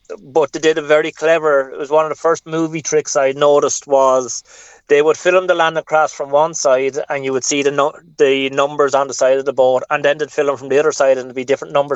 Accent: Wexford, Leinster, Ireland; Yes, I'm from Wexford Town.

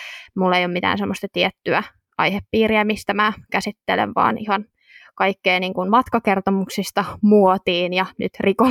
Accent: Tampere, Pirkanmaa, Finland; Itsestäni, mä oon siis Tampereelta

